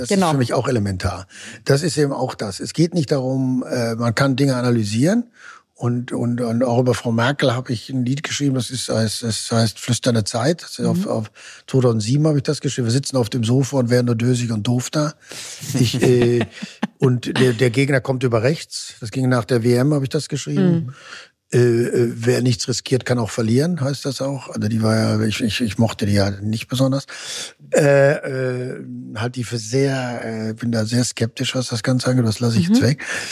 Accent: North Rhine-Westphalia, Germany; ich komme aus dem Ruhrgebiet

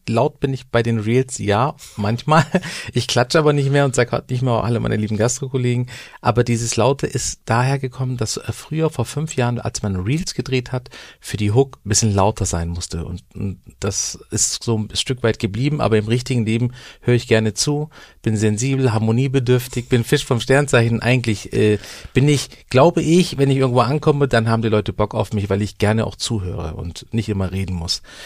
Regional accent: Baden-Württemberg, Germany; accent: Baden dialect; ich bin aus Süddeutschland, vom Bodensee, ich kann es auch nur schwätzen, das ist ein Kopfproblem. Ja, wir könnten jetzt alles auf Badenzerisch hier runterradeln

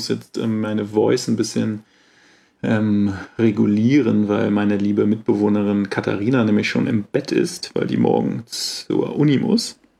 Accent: Australia; Seit immer, ich bin eigentlich Australier.

